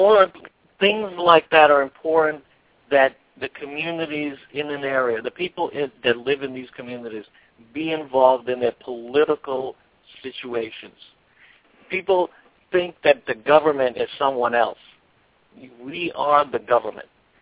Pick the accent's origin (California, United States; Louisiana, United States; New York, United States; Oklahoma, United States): New York, United States; it wasn't until the Sandy storm hit the, you know, came up the Northeast that affected my hometown in the New York area